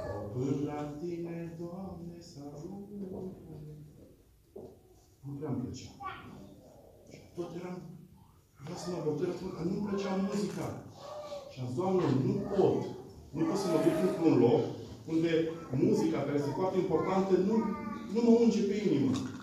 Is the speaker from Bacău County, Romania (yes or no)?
no; Petroșani, Hunedoara County, Romania; Eu sunt din Petroșani, din România.